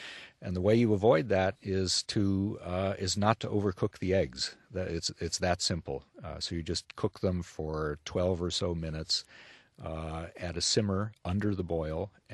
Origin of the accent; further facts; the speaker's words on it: Midwest, United States; Although, you know, when I was growing up in the Midwest, I can remember the only fish we really could get that was okay was swordfish.